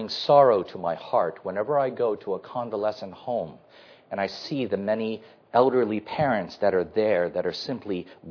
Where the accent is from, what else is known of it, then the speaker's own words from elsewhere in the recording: United States; And growing up in the United States, I expected him to say that, but he never did.